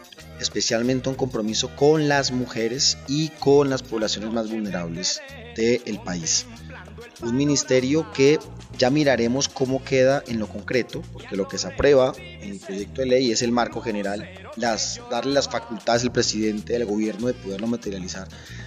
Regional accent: Caribbean Region, Colombia; yo que soy costeño, mi herencia costeña

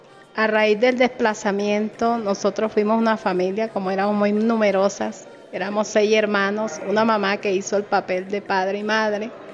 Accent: Tierralta, Córdoba, Colombia; Sí, yo soy de Tierra Alta, Córdoba Alto, sino 100% tierraltense, orgullosamente tierraltense.

